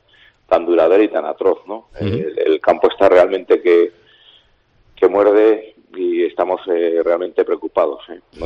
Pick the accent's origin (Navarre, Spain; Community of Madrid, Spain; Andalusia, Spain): Navarre, Spain; como cuando era crío en Cusiñana, bañándome ahí debajo de casa o en el río Ebro.